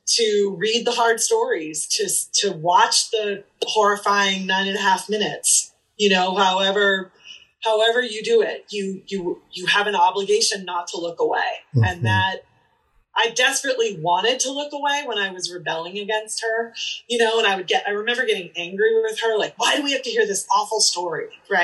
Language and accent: English; Boston, Massachusetts, United States; I was from Boston. I'd been accepted in schools in the Northeast